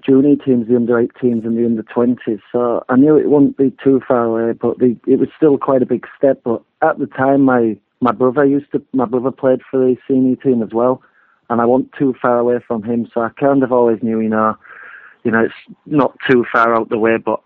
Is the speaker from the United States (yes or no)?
no; United Kingdom; it just like coming from being British and things like that. You know, coming from over here, you know, it's not a really opportunity that I'd say many British players get the chance.